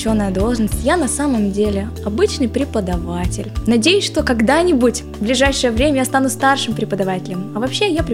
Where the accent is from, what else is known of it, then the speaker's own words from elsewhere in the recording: Perm, Perm Krai, Russia; Мне пришлось на какое-то время вернуться сюда, обратно в Россию, в Пермь, в родной город, к родителям.